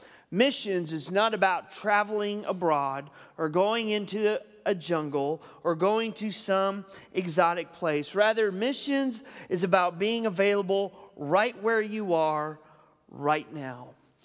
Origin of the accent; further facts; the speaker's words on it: Texas, United States; All right, we're from Texas, okay? We teach our kids to say yes, ma'am, and no, sir, okay?